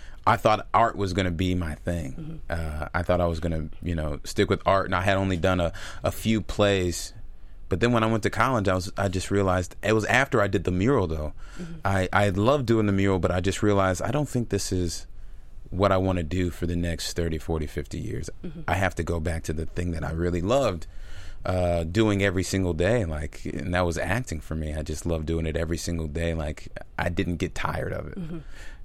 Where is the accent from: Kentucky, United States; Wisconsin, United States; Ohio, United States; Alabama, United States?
Kentucky, United States; Louisville; they loved the fact that I was from Louisville and that I would represent it well